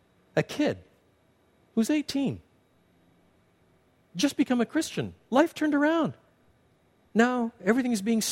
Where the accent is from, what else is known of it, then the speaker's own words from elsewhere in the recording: French Canada, Canada; Although I was brought up in French Canada, my parents were both born in the United Kingdom.